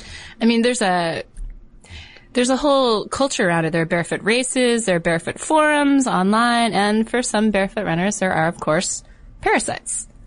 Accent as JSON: {"language": "English", "region": "Connecticut", "country": "United States", "tie": "born or raised there", "said": "In Connecticut."}